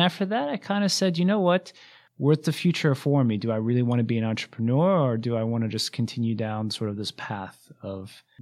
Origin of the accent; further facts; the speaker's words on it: Boston, Massachusetts, United States; I'm from Boston. I grew up in Boston, and I went to Boston University for my undergrad.